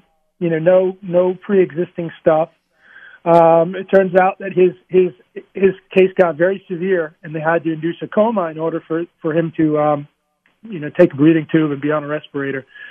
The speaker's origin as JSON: {"language": "English", "country": "U.S. Virgin Islands", "tie": "born or raised there", "said": "I grew up in the Virgin Islands, free diving and spearfishing, and I can hold my breath, you know, 4+ minutes and dive 125 feet."}